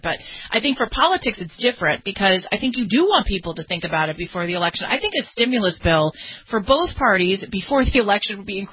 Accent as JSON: {"language": "English", "region": "California", "country": "United States", "tie": "born or raised there", "said": "In California, you can go to the poll. It's my home state."}